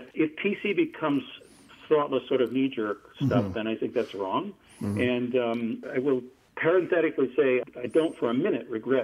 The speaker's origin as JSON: {"language": "English", "town": "Washington", "region": "District of Columbia", "country": "United States", "tie": "born or raised there", "said": "in the rotunda of the Capitol building in my hometown of Washington, D.C."}